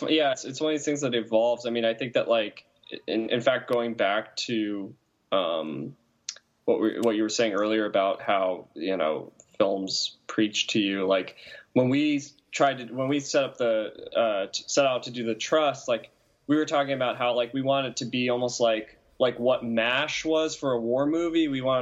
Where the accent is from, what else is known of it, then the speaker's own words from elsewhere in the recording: New England, United States; growing up in New England, that's like, you have one of those on every corner.